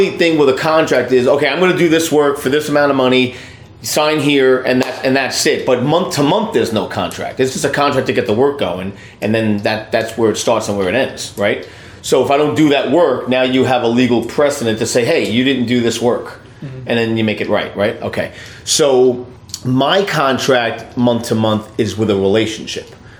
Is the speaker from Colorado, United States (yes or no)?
no; New York, United States; now in New Jersey, United States; like, the New York really comes out, man. I live in Jersey. I'm from New York, but I'm in Jersey.